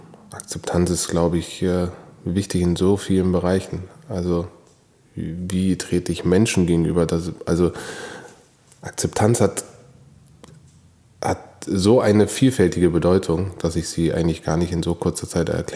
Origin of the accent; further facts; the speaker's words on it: Karlsruhe, Baden-Württemberg, Germany; born there; Aus Deutschland. geboren bin ich in Karlsruhe und bin Sohn einer deutschen Mutter und eines nigerianischen Vaters.